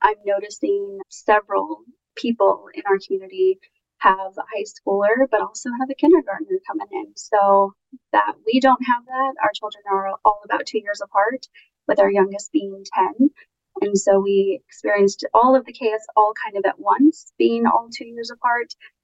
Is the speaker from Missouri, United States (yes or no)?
yes; Kansas City, Missouri, United States; Originally, I'm here from the Midwest. Kansas City is my hometown, born and raised.